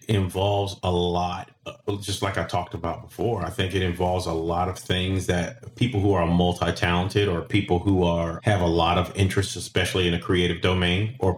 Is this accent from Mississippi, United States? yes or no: yes; Petal, Mississippi, United States; I'm from Petal, Mississippi, which is a kind of sleepy bedroom community outside of Hattiesburg, Mississippi